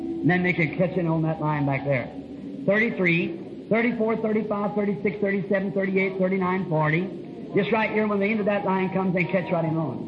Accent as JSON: {"language": "English", "country": "Ireland", "said": "I have to tell you, friend, I come from a Catholic family, too. I'm an Irishman."}